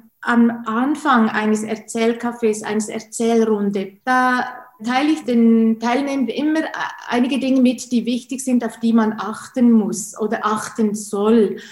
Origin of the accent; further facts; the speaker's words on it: Switzerland; Wie Sie bereits gesagt haben, komme ich aus der Schweiz. Ich lebe in der Nähe von Solothurn. Das ist eine kleine Stadt, aber man sagt immer, es sei die schönste Barockstadt der Schweiz. Ich bin 52 Jahre alt